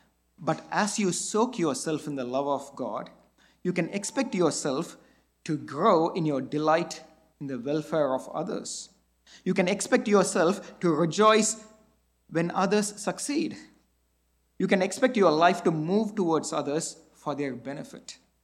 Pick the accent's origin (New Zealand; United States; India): India; Usually, growing up in India with a lot of Hindus there, they usually have a picture of their favorite deities with them.